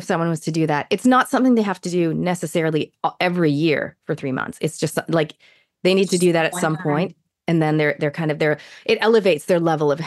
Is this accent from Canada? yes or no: yes; Canada; moved away as an adult; cause I grew up in Canada till I was 23, and I was a runner back in the day